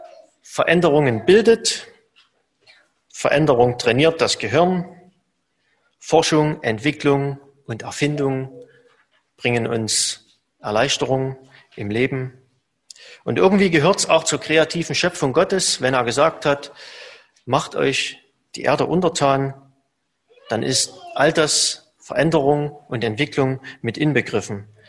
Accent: Germany; Ich habe ja einen Großteil noch meiner Kindheit noch in der DDR verbracht

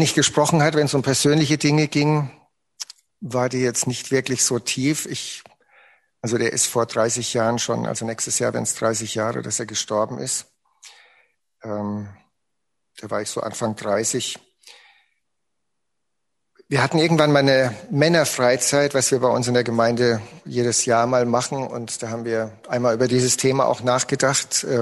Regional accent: Bavaria, Germany; drei Regionen in Franken, Mittelfranken, Oberfranken und Unterfranken. Und da bin ich aufgewachsen im Landkreis Bad Kissingen.

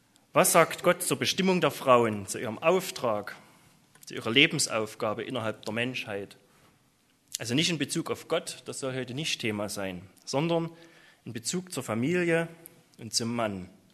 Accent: East Germany, Germany; Als Kind in der DDR, als Jugendlicher und auch als Erwachsener.

